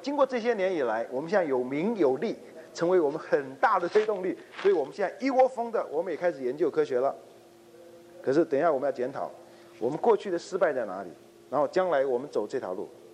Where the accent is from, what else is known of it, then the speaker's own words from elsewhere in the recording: China; 因为我们中国人每次都引用